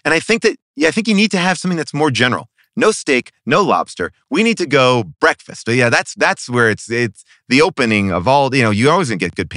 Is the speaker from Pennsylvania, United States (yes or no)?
no; New York, United States; No. I'm a New Yorker